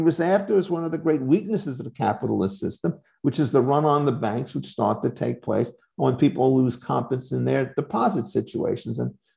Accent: Brooklyn, New York, United States; it wasn't quite clear which of them was the more important for us growing up in Brooklyn at that time.

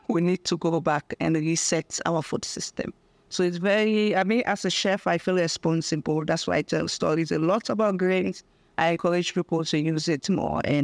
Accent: Sierra Leone; now in Accra, Ghana; I'm from Sierra Leone, based in Accra, Ghana.

